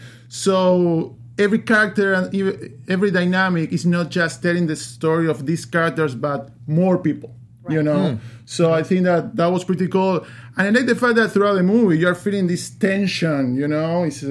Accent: Uruguay; English is a second language; I'm from Uruguay.

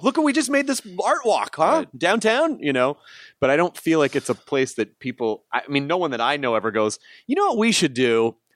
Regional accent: the South, United States; now in Los Angeles, United States; when I'm from the South and I'd go home, people were like, oh, it must be pretty fucked up there, huh, LA?

